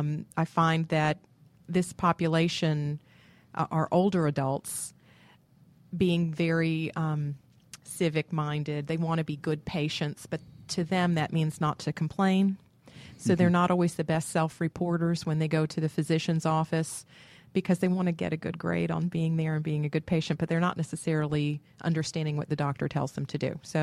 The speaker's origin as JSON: {"language": "English", "town": "Jacksonville", "region": "Florida", "country": "United States", "tie": "born or raised there", "said": "No, I'm not. I'm not. She lived there. I grew up in Jacksonville, Florida."}